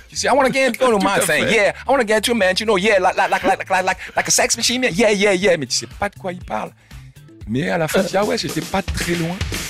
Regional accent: Cameroon; Mon enfance au Cameroun, on n'avait pas la télé.

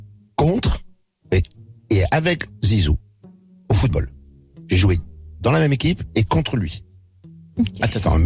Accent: Marseille, Provence-Alpes-Côte d'Azur, France; J'ai grandi à Marseille, hein, je peux faire préciser.

